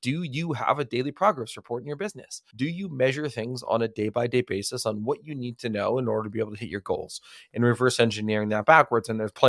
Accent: Canada; I'm Canadian, so of course I'm going to have a hockey reference on stops and starts.

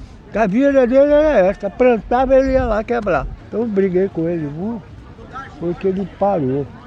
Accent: Salvador, Bahia, Brazil; now in Rio de Janeiro, Brazil; Aí a Bahia, sou de Salvador.

